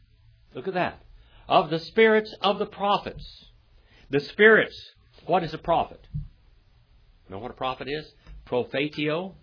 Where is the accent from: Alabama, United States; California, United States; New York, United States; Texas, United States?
Texas, United States; Oh, yeah, I rode horses in Texas. I'm from Texas.